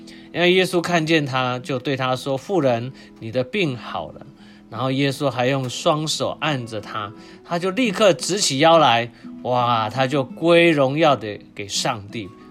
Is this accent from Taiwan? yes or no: yes; Taiwan; 跟我们台湾人想的菜不太一样